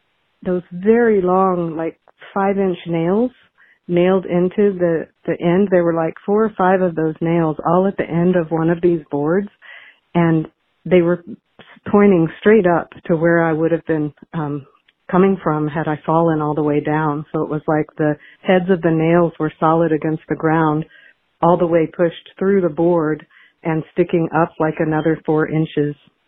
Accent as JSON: {"language": "English", "region": "the Ozarks", "country": "United States", "tie": "born or raised there", "said": "When I was 8 years old, growing up in the Ozarks, I was climbing a tree at a house that was right across the street from my elementary school."}